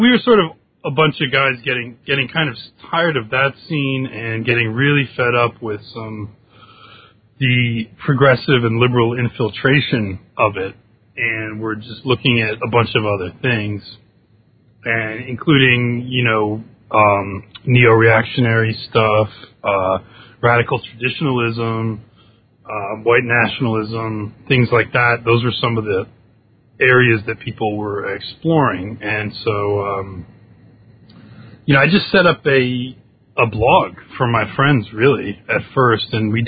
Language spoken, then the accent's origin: English; New York, United States; both Seventh Son and I grew up in the New York area.